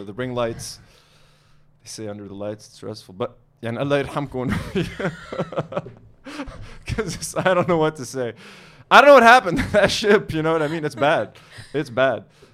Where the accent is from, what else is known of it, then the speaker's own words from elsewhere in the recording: Baltimore, Maryland, United States; born there; If you guys are wondering why I care, I was born in Baltimore, folks.